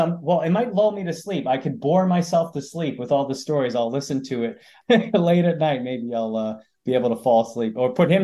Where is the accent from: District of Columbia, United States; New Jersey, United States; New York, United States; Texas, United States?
New York, United States; one of the things that you should know about my hometown, Staten Island, New York, it is the culture is very Italian and also Irish